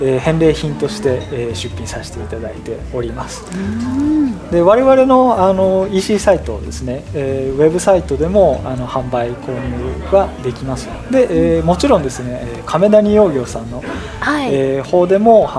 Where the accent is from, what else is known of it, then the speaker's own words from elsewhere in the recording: Tokyo, Japan; 私は、出身は東京の方出身ですね、うん、で、この仕事をやる前まではですね、実はあの3年間あの石川県の方に勤めておりました